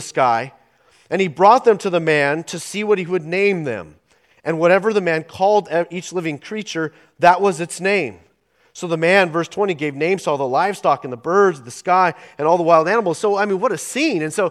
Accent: Oregon, United States; You know, I'm from Southern Oregon, and there's some sites in Southern Oregon that are just breathtaking.

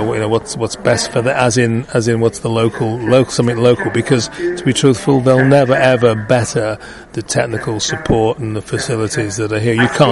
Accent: Liverpool, North West England, United Kingdom; accent: Scouse; But I'm from Liverpool

